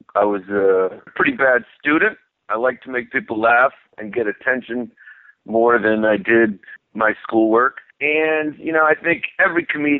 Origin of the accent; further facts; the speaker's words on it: Brooklyn, New York, United States; Being Greek American, I didn't grow up in a Greek American neighborhood. I grew up in Brooklyn.